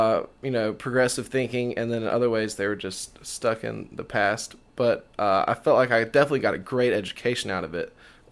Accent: Montgomery, Alabama, United States; Yeah, I was born in Montgomery.

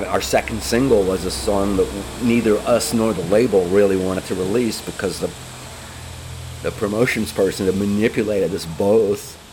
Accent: Cleveland, Ohio, United States; When I was raised in Cleveland, if you were different, this was in the 70s, if you were different, you stuck out like a sore thumb.

